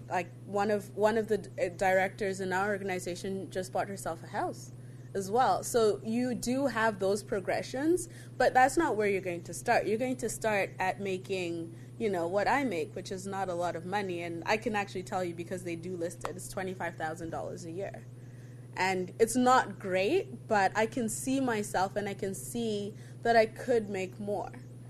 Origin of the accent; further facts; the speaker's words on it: Zimbabwe; I'm looking to return to Zimbabwe, which is my home country